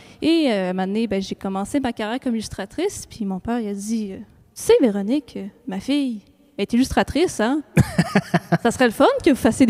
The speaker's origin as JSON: {"language": "French", "region": "Quebec", "country": "Canada", "lives_now": "Montreal, Canada", "said": "tout le monde à Montréal qui me connaît sait que je viens de l'Abitibi."}